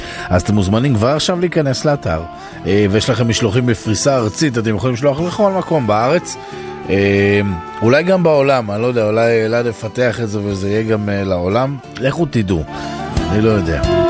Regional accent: Kiryat Haim, Haifa District, Israel; לקריית חיים שם, למערבית, איפה שגדלתי, לא נולדתי, אבל כן, שם הכל התחיל, מה שנקרא.

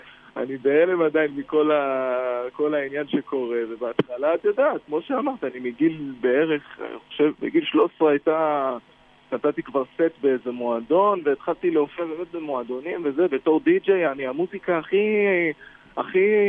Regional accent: Ma'ale Adumim, West Bank, Palestine; אני גדלתי במעלה אדומים, ומי שמכיר את המקום הזה יודע, ואגב אני כאילו בן 19

